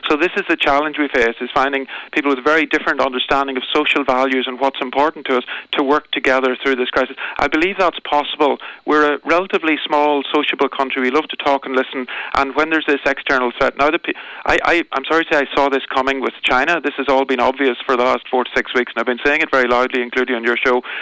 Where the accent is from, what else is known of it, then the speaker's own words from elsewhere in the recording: Clones, County Monaghan, Ireland; Once you stop people traveling, I'm from Clonus, and trying to quarantine Clonus with a military card would be really, really difficult.